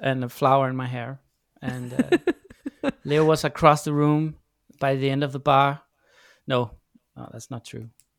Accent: Denmark; English is a second language; So we're from Denmark, and Denmark is a small country.

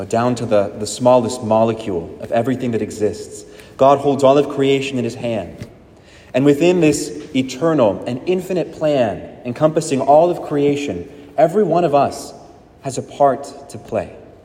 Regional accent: Oregon, United States; I grew up in Oregon, and my family would go to church on Sundays, the Methodist church

